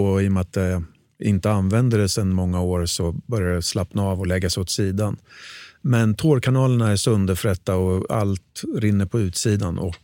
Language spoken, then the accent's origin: Swedish; Örebro, Örebro County, Sweden; Örebro från början.